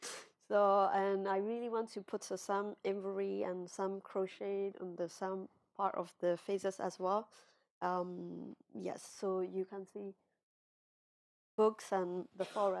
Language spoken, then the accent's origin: English; Myanmar; English is a second language; now in Europe; I'm an artist from Myanmar, I arrive, I do this kind of feminist art in Europe